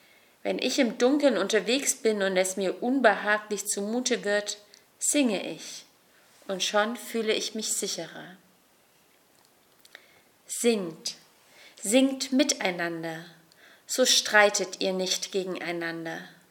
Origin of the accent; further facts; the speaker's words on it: East Germany, Germany; Ich bin in der DDR geboren und habe als kleines Kind selbst das Wunder miterlebt